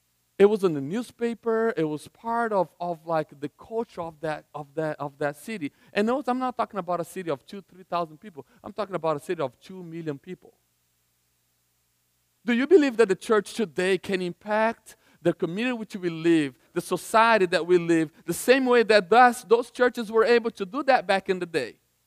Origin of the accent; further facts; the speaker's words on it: Goiânia, Goiás, Brazil; Back in the 80s, I grew up in Goiânia, in Brazil, Goiânia, and that town